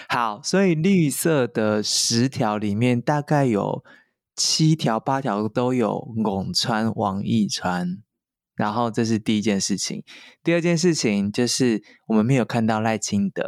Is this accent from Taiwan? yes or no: yes; Tainan, Taiwan; 欸，我们台南人就是很那个欸